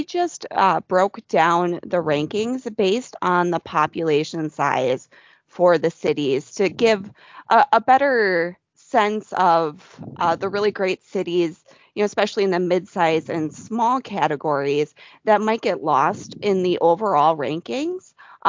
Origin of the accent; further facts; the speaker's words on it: Minnesota, United States; For instance, I'm from Minnesota, so I was surprised to see that we ranked as low as we did on the hockey one because, we're known as the state of hockey.